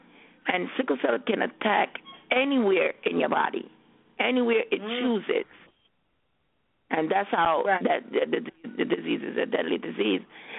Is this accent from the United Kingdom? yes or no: no; Jamaica; now in United States; I'm from Jamaica, and when I came to the United States